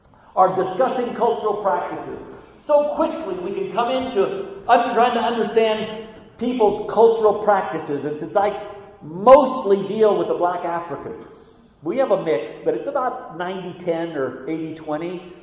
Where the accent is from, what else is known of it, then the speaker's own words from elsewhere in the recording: United States; I come from America where everybody's a cowboy.